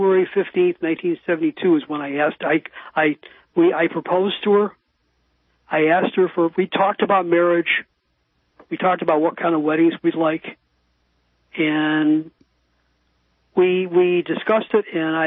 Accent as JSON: {"language": "English", "region": "Georgia", "country": "United States", "tie": "born or raised there", "also_born_or_lived": "Chicago", "said": "I was born in October 45, and they stayed in Chicago for a number of years till Korea broke out. And then they moved down to Georgia, where my dad was in the U.S. Air Force."}